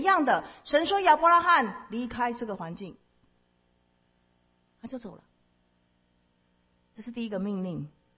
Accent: China; 事实上我们中国人以前是拜天的，是敬天的，是看不见的。

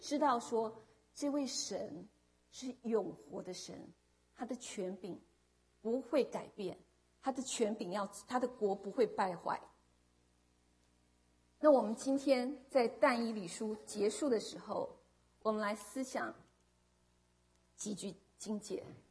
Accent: China; 莲花，我们中国人古时候有人说莲花是出淤泥而不染。

